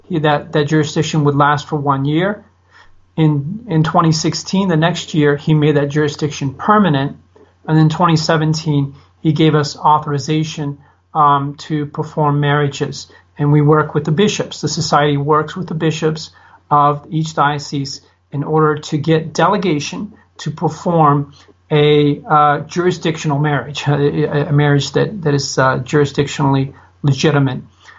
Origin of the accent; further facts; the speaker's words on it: Kentucky, United States; But we're both from Kentucky, so it's going to be some Kentucky bourbon tonight